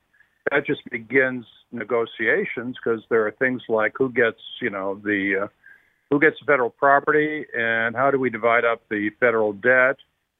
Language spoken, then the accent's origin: English; Canada; moved away; I moved here from Canada, so I saw all this.